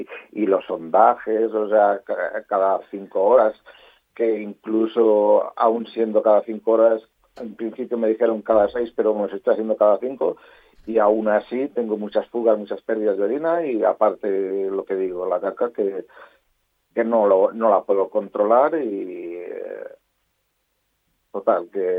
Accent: Valladolid, Castile and León, Spain; moved away as an adult; now in Formentera, Spain; Sí, no, yo soy de Valladolid.

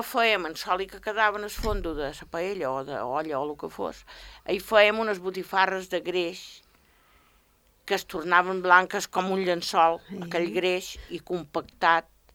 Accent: La Mola, Balearic Islands, Spain; som de la Mola, nascuda a la Mola, i na Pilar també. I mos coneixíem de petites...

